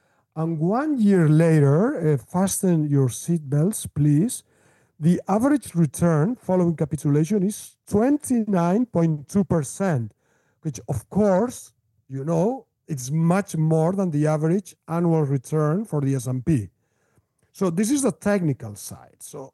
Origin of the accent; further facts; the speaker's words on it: Spain; English is a second language; Look, I am from Spain. Well, you notice my accent.